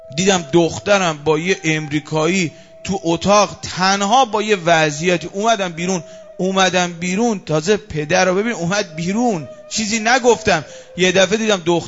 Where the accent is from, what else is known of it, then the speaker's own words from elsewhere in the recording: Mazandaran, Iran; من خودم اهل مازندرانم